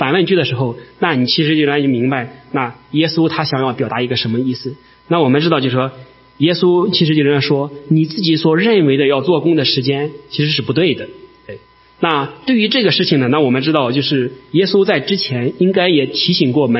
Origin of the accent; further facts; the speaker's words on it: Shandong, China; 当然我们都是山东人了